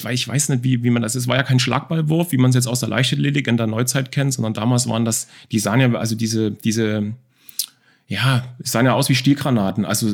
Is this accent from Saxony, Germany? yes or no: yes; Dresden, Saxony, Germany; ich bin in Dresden, in Leubnitz, Neuostrach groß geworden, in einer Plattenbausiedlung. Wir hatten eine Vierraumwohnung oder 3,5-Raumwohnung auf 70, 75 Quadratmeter.